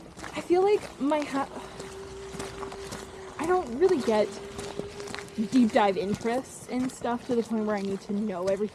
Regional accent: Canada; especially as a Canadian.

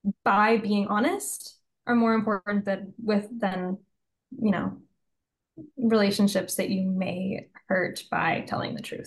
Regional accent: United States; I'm a, you know, and I'm an American, like I'm coming into this from an American's point of view.

